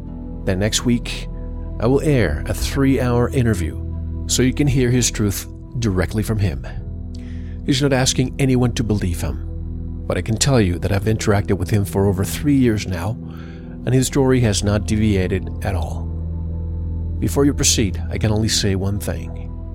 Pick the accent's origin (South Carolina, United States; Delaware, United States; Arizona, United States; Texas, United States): Delaware, United States; Wilmington; born there; I was born in Wilmington, Delaware, in January 1947.